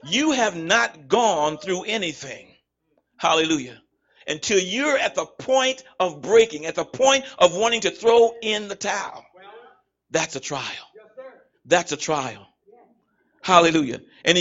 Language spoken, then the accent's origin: English; Virginia, United States; I'm from Virginia. But God sent me to New Jersey because he said there is a need there.